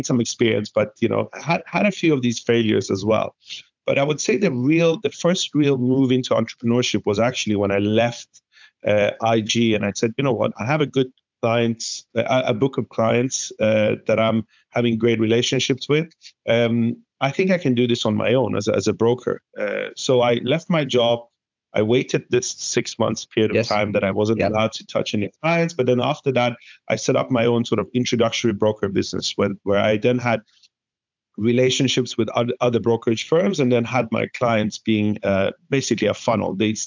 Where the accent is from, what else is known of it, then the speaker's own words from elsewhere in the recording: Sweden; also born or lived in Iran / London; I'm originally Iranian, but my family moved to Sweden when I was two, and I grew up in Sweden. So Sweden has been my home and still is till today. But I have spent half of my life in London and half of it in Sweden, I would say.